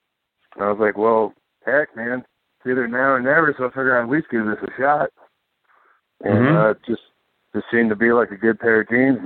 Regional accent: Virginia Beach, Virginia, United States; also born or lived in Portsmouth; Yes, sir. I was born and raised here. Born in Portsmouth, Virginia, raised Virginia Beach.

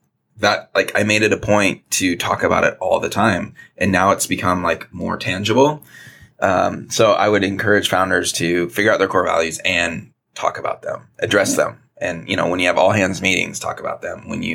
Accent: Seattle, Washington, United States; I'm from Seattle, if you're listening

